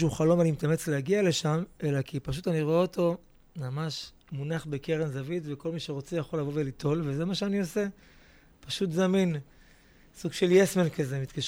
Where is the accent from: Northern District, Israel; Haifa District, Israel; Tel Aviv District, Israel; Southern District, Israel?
Southern District, Israel; Netivot; נולדתי בנתיבות. ממש יליד באר שבע. נולדתי בנתיבות. שם גדלתי את רוב ימי, גם עכשיו אני גר במושב ליד, עם משפחתי המתוקה.